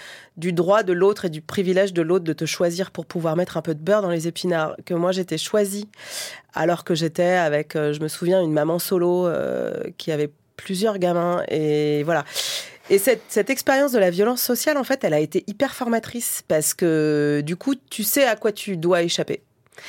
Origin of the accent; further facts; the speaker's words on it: Île-de-France, France; Mon parcours, et ben, je suis un pur produit de banlieue zone 5 de la région parisienne